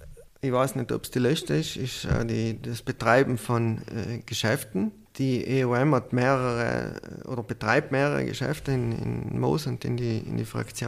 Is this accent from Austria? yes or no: no; Trentino-Alto Adige, Italy; ich bin aus dem Unterland, ich habe noch keine Glasfaser daheim